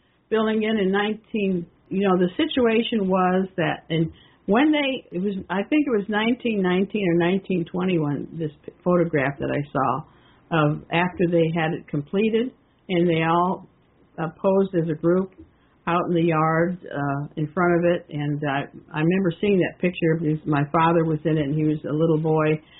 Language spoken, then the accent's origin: English; Illinois, United States; this town, which is my hometown in Illinois